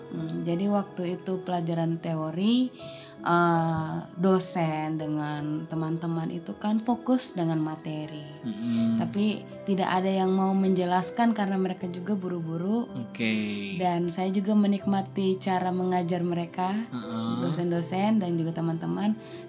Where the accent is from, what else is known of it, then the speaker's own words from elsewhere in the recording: Jakarta, Indonesia; Aku lahir di Jakarta.